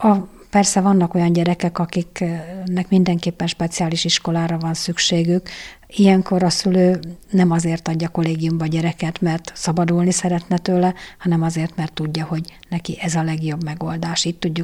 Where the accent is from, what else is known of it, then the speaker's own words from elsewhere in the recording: Budapest, Hungary; És mivel Budapesten, ahol fölnőttem, a 14. kerületben